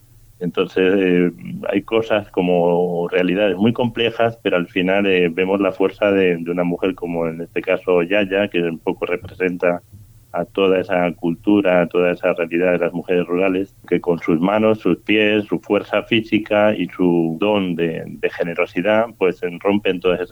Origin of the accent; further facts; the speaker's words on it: Balearic Islands, Spain; now in Senegal; empecé a vivir en Senegal. Y tengo el vínculo con Mallorca porque soy de aquí, de Mallorca, y viven mis padres aquí.